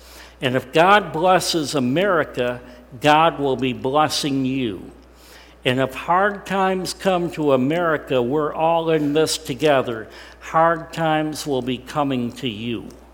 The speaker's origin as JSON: {"language": "English", "country": "United States", "said": "I didn't choose to be an American. I didn't earn being an American. I was simply born here, and I get all the blessings of being an American."}